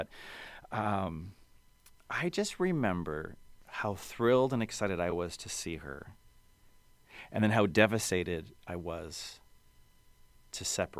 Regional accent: Worcester, Massachusetts, United States; I just had a release party and a book signing for Hey Kato in my hometown of Worcester

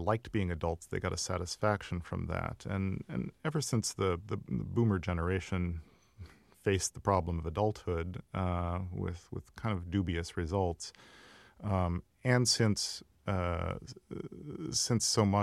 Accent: Midwest, United States; It's more a portrait of a type that my parents were one instance of that I saw a lot of when I was growing up in the Midwest.

